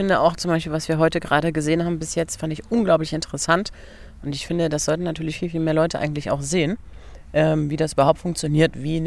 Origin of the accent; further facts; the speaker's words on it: Leipzig, Saxony, Germany; ich komme aus Leipzig. Und dort hat meine Familie ein italienisches Restaurant und Hotel.